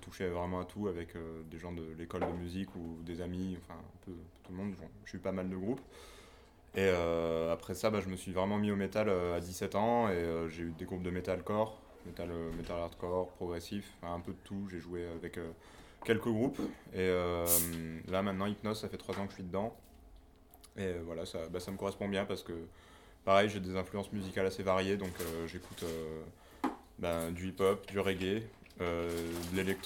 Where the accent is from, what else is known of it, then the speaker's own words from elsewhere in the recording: Avignon, Provence-Alpes-Côte d'Azur, France; moved away as an adult; now in Bordeaux, France; Moi, je suis d'Avignon à la base et j'ai déménagé à Bordeaux il n'y a pas longtemps.